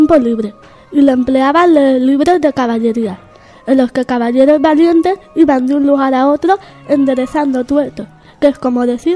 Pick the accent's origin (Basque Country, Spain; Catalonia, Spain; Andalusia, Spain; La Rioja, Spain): La Rioja, Spain; Badarán; vengo de Badarán, del Sancho III el Mayor y de la clase de sexto B.